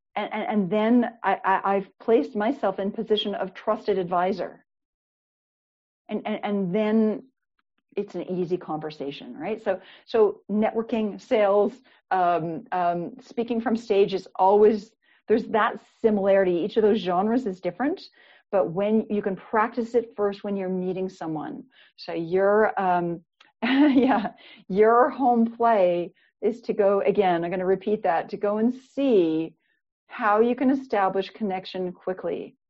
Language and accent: English; Canada; my parents are both, they both come from the farm and I'm from Canada.